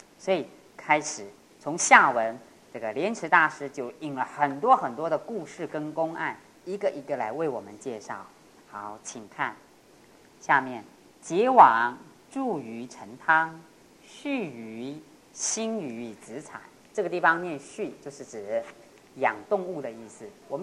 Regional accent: China; 我们中国人呢、中国好吃，吃的民族

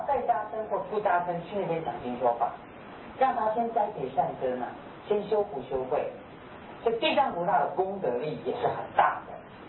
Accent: China; 我觉得呢普遍而说了啊，比我们中国人高。当然我们中国也很了不起的高僧大德啊

